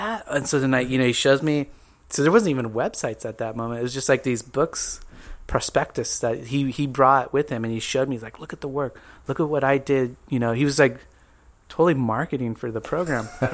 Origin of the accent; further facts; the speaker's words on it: San Diego, California, United States; Because I grew up in San Diego and I had that experience at Berkeley, it's like I had to go somewhere else.